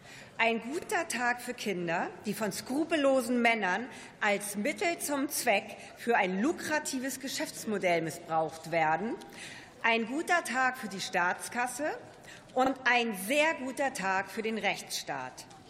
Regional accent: Lower Saxony, Germany; Ich finde es ja immer schön, wenn mein Heimatland Spitzenreiter ist

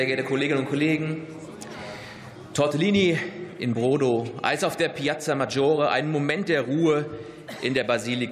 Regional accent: Heidelberg, Baden-Württemberg, Germany; über meine Heimatstadt Heidelberg. So viel Lokalpatriotismus sei mir an dieser Stelle erlaubt.

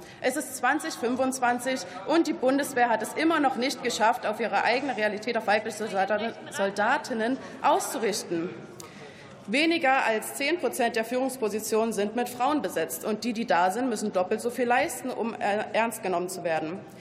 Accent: Pirna, Saxony, Germany; Ich komme aus Pirna, aus Sachsen, einer Region, das sagt der Verfassungsschutz, einer Region, in der viele junge Menschen nicht wissen, wohin mit sich.

